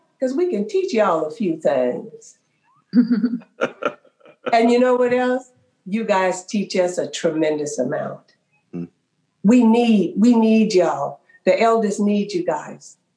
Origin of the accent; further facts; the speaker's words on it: Oakland, California, United States; I bet they think I'm black. I'm from Oakland. They're going to think I'm peddling drugs.